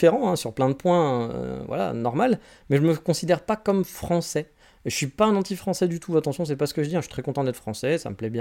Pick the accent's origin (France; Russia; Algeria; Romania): France; vais dire « je suis français, moi, madame ». Oui, mon côté sarcastique va me faire jouer du côté « on est français, on est meilleur que les autres ».